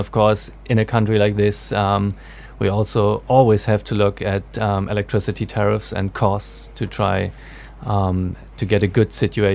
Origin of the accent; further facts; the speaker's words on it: Germany; I'm from Germany.